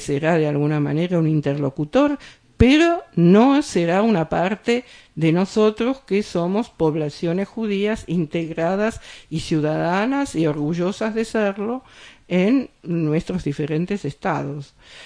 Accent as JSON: {"language": "Spanish", "country": "Argentina", "said": "nosotros somos argentinos, franceses, españoles, no estamos en ninguna diáspora de nada, máximo yo soy diáspora de Argentina, pero no de Israel."}